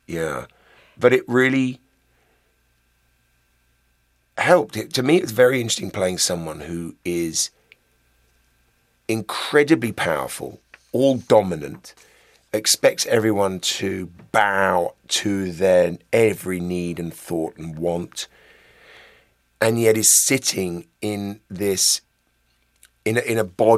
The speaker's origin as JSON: {"language": "English", "region": "London", "country": "United Kingdom", "tie": "born or raised there", "accent": "southeast London", "said": "My dad's from the south of England, so and I grew up in quite what would I call it? I don't know. There was quite a strong southeast London accent, which I kind of tried to hide"}